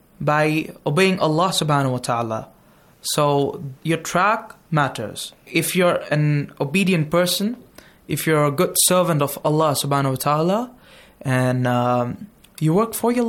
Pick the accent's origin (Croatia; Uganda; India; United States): India; from India.